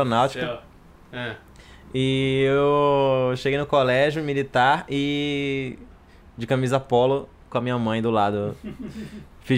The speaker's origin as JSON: {"language": "Portuguese", "town": "Belém", "region": "Pará", "country": "Brazil", "tie": "born or raised there", "said": "Não, sou de Belém."}